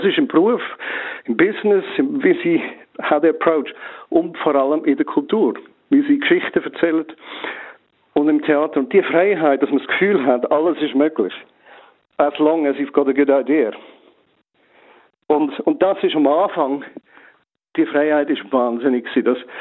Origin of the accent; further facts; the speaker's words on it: Switzerland; Also als Schweizer kannst du auf London gehen, ein paar Jahre, und kannst eigentlich ignorieren, dass du in England bist.